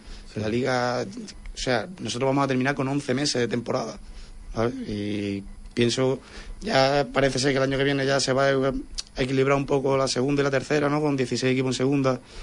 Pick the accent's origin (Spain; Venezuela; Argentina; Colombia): Spain; Huelva, Andalusia; now in Cartaya, Spain; Yo sí, de Huelva. Yo soy de Huelva de toda la vida